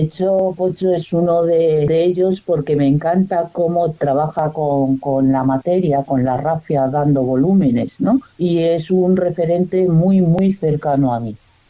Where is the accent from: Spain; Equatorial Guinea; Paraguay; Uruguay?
Equatorial Guinea; yo soy originaria de Guinea Ecuatorial y digamos que llevo África en el alma.